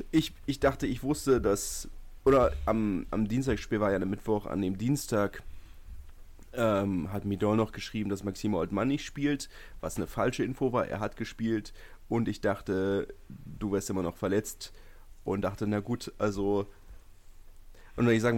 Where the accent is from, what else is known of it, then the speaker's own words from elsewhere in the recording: Berlin, Germany; als Berliner führt man natürlich mit den Berlinern nochmal ein bisschen mehr mit als anders. Ja. Da kommt immer Lokalpatriot in mir durch. Komme ja auch aus einer sehr ähnlichen Ecke